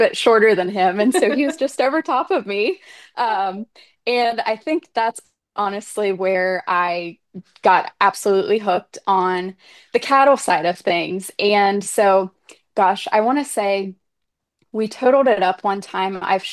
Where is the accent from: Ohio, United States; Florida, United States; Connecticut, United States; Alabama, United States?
Ohio, United States; I grew up in South Central Ohio on my family's purebred limousine and Limflex cattle operation.